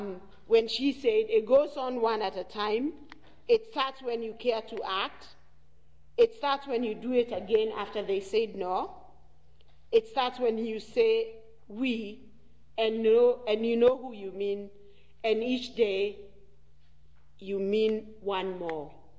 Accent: Kenya; born there; I was born in Kenya and I'm a black woman and will die a black woman

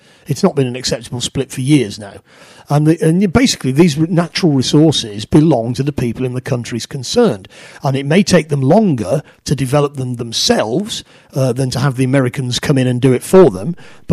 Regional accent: England, United Kingdom; This is our country, and it's our shame that that he's being treated in this way. And as an English person... I'm deeply offended.

